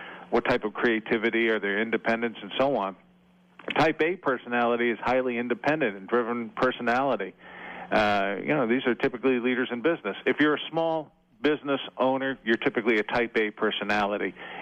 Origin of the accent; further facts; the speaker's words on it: Connecticut, United States; And as a kid growing up in Connecticut, my school used to do that.